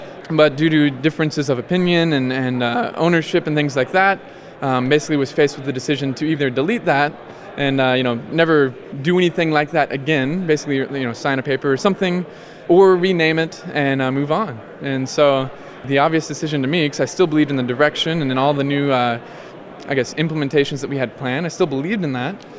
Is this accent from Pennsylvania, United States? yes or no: no; Louisville, Kentucky, United States; from Louisville, Kentucky.